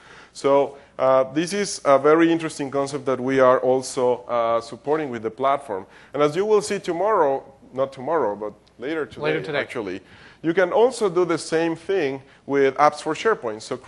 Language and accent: English; Mexico; English is a second language; Like, for example, I'm from Mexico.